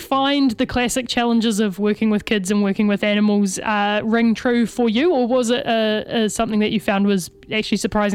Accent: Christchurch, Canterbury, New Zealand; I grew up in Christchurch, which is still a city, but we did have Pet Day

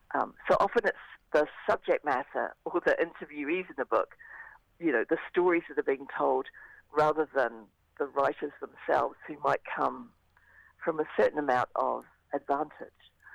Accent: Auckland, New Zealand; those of us who live in Auckland and grew up here, I'm from Auckland myself. I lived away for a long time, but I am an Aucklander at heart.

